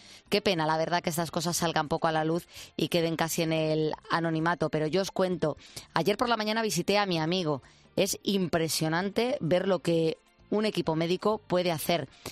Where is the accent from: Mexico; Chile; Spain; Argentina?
Spain; Madrid, Community of Madrid; now in Jerez, Spain; En mi caso soy madrileña y vivo en Jerez.